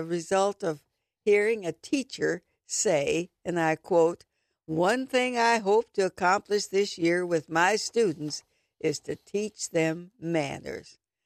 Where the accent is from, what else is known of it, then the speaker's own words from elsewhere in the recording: the South, United States; Maybe it's because I'm from the South, but oh my goodness.